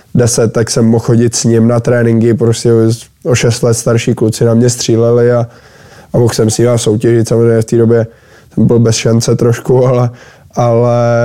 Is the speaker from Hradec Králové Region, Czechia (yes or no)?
yes; Trutnov, Hradec Králové Region, Czechia; když jsem byl malej v Trutnově